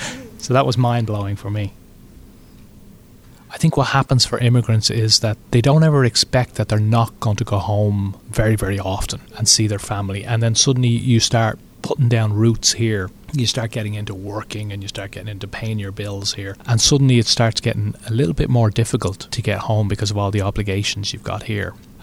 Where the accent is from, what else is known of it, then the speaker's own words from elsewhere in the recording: Dublin, Leinster, Ireland; I am from Dublin in Ireland. I was born January 11th, 1968.